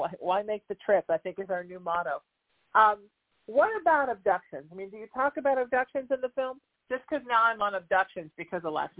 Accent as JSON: {"language": "English", "town": "Huntington Beach", "region": "California", "country": "United States", "tie": "born or raised there", "said": "I grew up in Huntington, and I live there now. And right, Huntington, there's nothing between Catalina and where I am."}